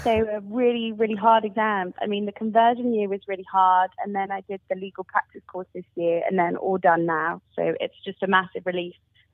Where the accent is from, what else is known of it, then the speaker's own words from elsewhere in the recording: Ealing, London, United Kingdom; born there; So I was born in West London in Ealing.